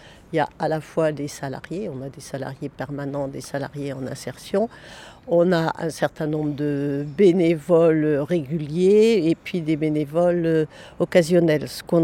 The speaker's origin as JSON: {"language": "French", "region": "Pays de la Loire", "country": "France", "said": "moi je suis originaire d'Anjou, il y en a pas mal dans les caves du Saumurois"}